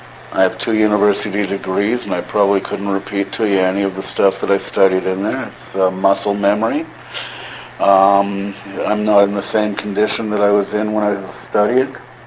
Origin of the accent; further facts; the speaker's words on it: Winnipeg, Manitoba, Canada; That being said, I grew up here in Winnipeg and for whatever reason, didn't like me.